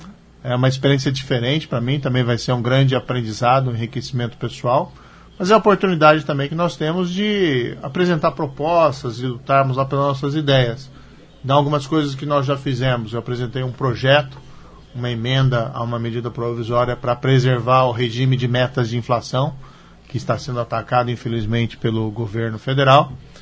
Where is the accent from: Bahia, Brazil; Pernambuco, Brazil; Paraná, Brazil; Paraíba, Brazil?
Paraná, Brazil; Maringá; venho sempre com muito prazer aqui para Maringá, que é a minha terra natal, inclusive. Tenho até minha mãe que mora aqui.